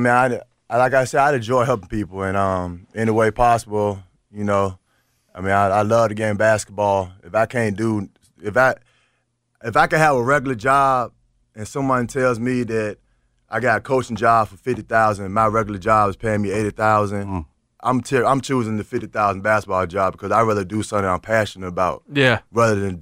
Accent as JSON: {"language": "English", "town": "Richmond", "region": "Virginia", "country": "United States", "said": "You know, I'm from Richmond, Virginia, man. Mm-hmm. It's kind of similar to where I'm from."}